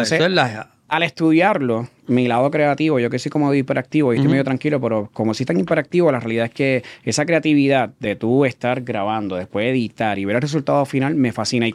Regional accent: Levittown, Puerto Rico; also born or lived in Dorado; Yo me crié en Levittown, Toa Baja. Pero sí natural de Dorado, Vega Alta y Vega Baja.

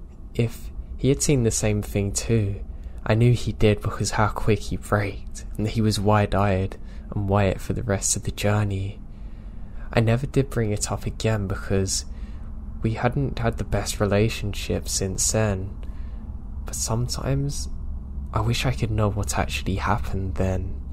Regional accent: California, United States; My hometown is super tiny and has a fairly popular ski resort on the western side of town.

